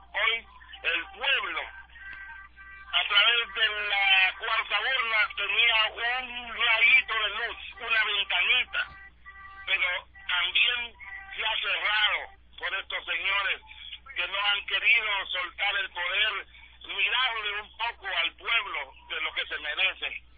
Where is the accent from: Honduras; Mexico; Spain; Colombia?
Honduras; Y nosotros, como pueblo hondureño, decidimos como mayoría cuál es el futuro de nuestro país y de nuestros hijos